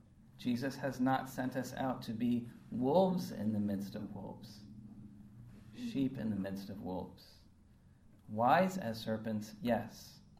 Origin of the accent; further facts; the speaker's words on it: United States; Now, being an American, I like that flag.